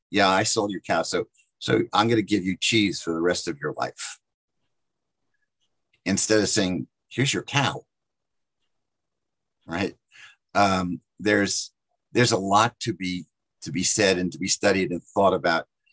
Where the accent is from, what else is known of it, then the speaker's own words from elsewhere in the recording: Livingston, New Jersey, United States; I grew up in New Jersey, as was mentioned, and I grew up in a little suburban city, town called Livingston.